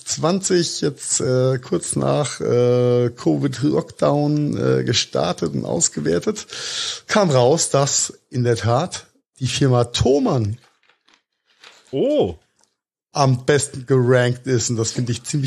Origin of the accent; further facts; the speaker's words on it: Rhineland-Palatinate, Germany; Wir kommen aus Rheinhessen.